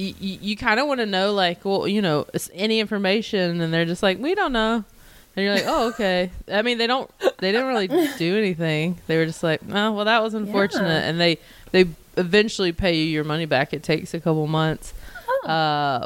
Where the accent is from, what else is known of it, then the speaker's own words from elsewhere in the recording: North Carolina, United States; now in Los Angeles, United States; I live in LA, but I'm from North Carolina